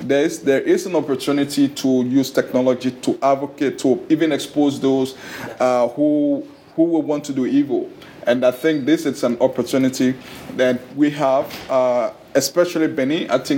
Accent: Ghana; I'm a U.S. trained, but I'm from Ghana.

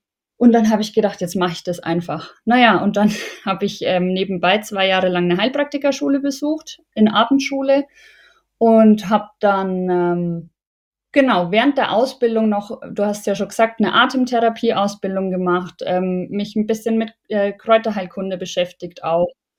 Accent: Bavaria, Germany; moved away as an adult; now in Munich, Germany; Ich komme tatsächlich aus Unterfranken im Landkreis Schweinfurt.

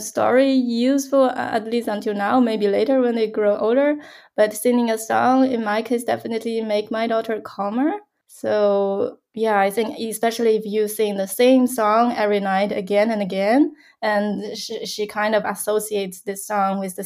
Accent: China; because I come from China, and in China, everybody is very cautious and nervous when coming to parenting.

